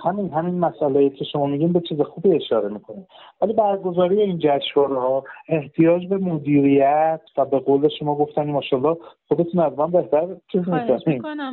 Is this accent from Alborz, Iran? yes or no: no; Hamadan, Iran; هم که در رشد و تعالی هنر تئاتر به بچه تئاتر حداقل همدان شهر خودمون کمک کنه